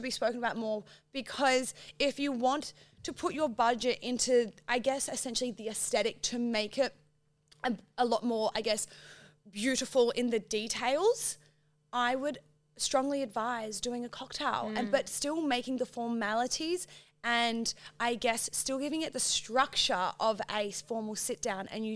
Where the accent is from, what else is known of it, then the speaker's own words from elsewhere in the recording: Adelaide, South Australia, Australia; And because it was in Adelaide and in my hometown, he just was like, I trust you.